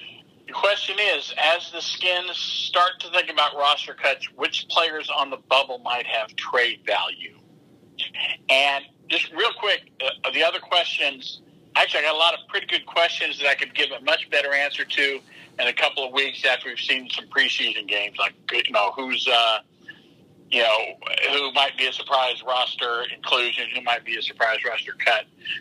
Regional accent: McLean, Virginia, United States; You know, I drive by it every time, and I never, considering I'm from McLean, you would think that I would stop there some point.

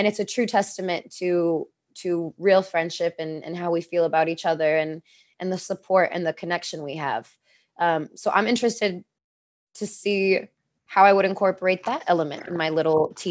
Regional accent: New York, United States; I grew up in New York too. My friends and I, especially the ones that I grew up with in New York, the ones that I've known since I was 13, 14, we're loud when we get together.

